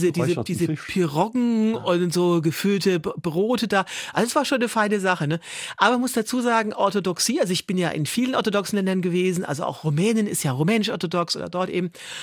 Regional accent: Berlin, Germany; ich komme ja aus Berlin.

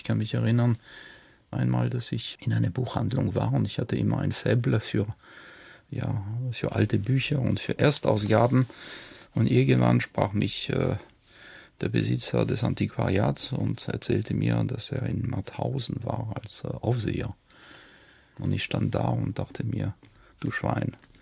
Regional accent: France; denn ich komme aus Frankreich

